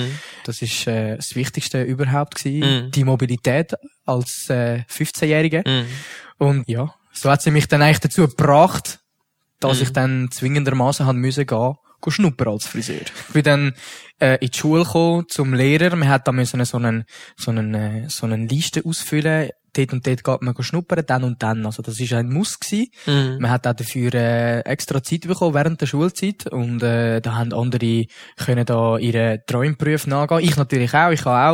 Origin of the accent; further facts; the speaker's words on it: Gommiswald, St. Gallen, Switzerland; in Gomiswald, dort, wo ich herkomme und wo ich auch heute noch wohne, das ist mega konservativ dort.